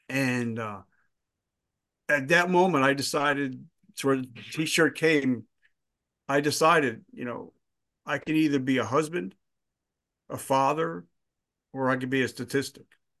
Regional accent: New Jersey, United States; because in New Jersey, I'm from Jersey, and on the highways, there's nothing but concrete pylons everywhere.

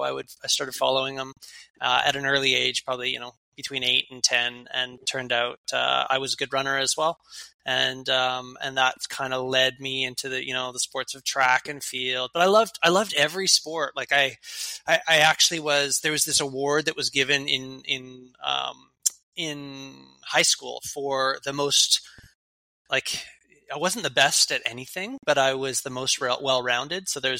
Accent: Canada; growing up in Canada, most Canadians they grow up in the sport of hockey, right? Like that's kind of our national sport. But we were a working class blue collar family.

